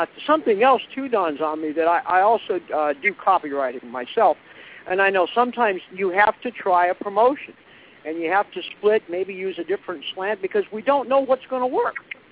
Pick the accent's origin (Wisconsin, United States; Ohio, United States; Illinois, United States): Ohio, United States; when I first started training, I'm from Ohio, and I trained in a shoot fighting school back here